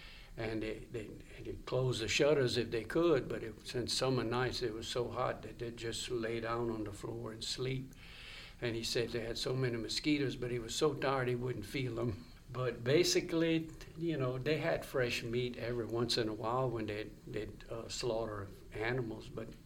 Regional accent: Church Point, Louisiana, United States; because, you know, I grew up in the Church Point. It wasn't much of a city, but I spent a lot of time in the country doing country things.

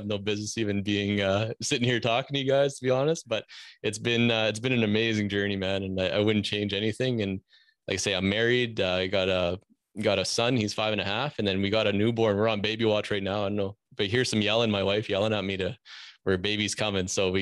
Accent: Saskatchewan, Canada; So I grew up in Saskatchewan, again, another province here in Canada, and I grew up Northern Saskatchewan, grew up on a farm, small farm.

